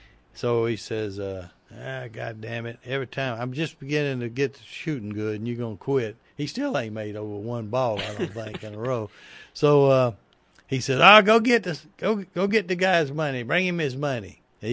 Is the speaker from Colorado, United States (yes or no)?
no; Augusta, Georgia, United States; I was from Augusta, Georgia.